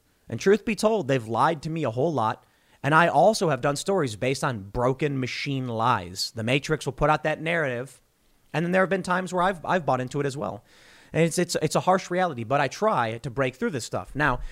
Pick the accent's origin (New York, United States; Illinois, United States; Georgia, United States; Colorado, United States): Illinois, United States; Chicago; So I'm from Chicago.